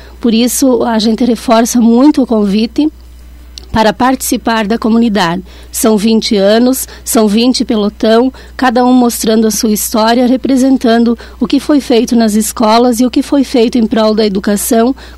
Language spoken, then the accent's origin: Portuguese; Brazil; olhar para cada um de nós que somos brasileiros, nós que moramos nesse chão sagrado